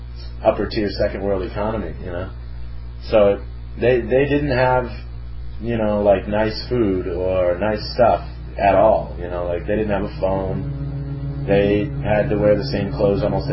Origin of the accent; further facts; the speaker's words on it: United States; But anyway, for me as an American, I could go about wherever the hell I wanted besides Gaza.